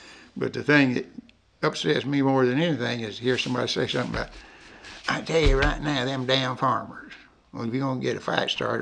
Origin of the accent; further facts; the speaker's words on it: United States; And we as American people, we got where we thrive on gimmicks.